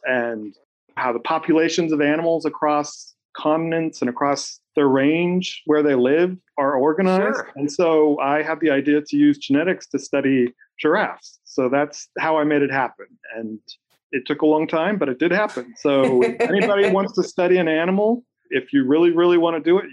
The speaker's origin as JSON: {"language": "English", "region": "California", "country": "United States", "tie": "born or raised there", "said": "I grew up in California, and there was a World's Fair up in Washington State."}